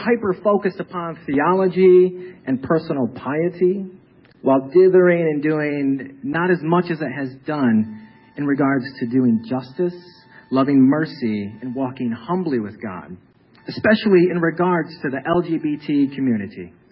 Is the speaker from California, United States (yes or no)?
no; Grand Rapids, Michigan, United States; I am from Grand Rapids, Michigan.